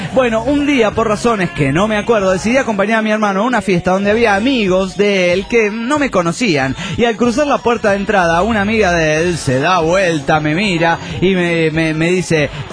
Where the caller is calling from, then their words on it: Buenos Aires, Argentina; de Buenos Aires, Argentina.